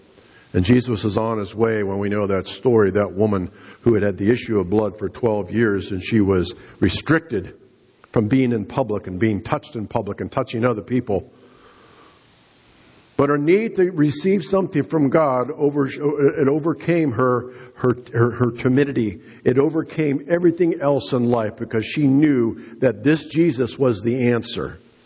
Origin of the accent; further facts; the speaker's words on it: Missouri, United States; I'm from Missouri, right? You show me the goods, I'll believe it.